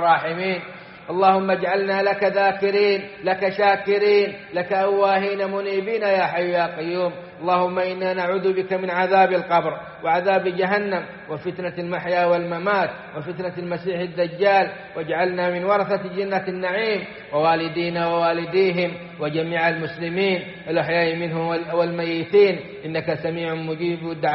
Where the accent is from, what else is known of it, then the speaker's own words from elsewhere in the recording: Saudi Arabia; اللهم ادم على بلادنا السعودية أمنها وإيمانها ومقدساتها وقيادتها ورجال أمنها